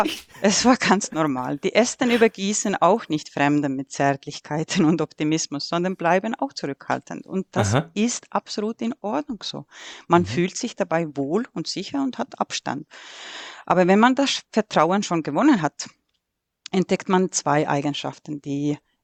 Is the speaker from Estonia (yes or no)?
yes; Estonia; German is a second language; Ja, als gebürtige Este. Ich hatte immer in meinem Herz den Wunsch, schon für mein Land etwas zurückzugeben.